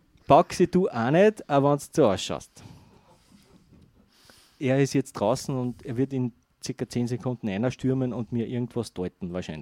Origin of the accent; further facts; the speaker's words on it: Austria; ich bin in Heide aufgewachsen